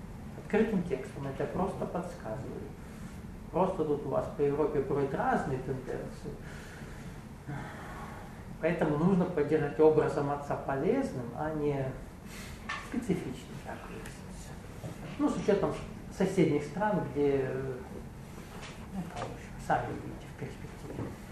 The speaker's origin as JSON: {"language": "Russian", "country": "Russia", "said": "я приехал из России, больше понимаю, вижу, чем вы здесь."}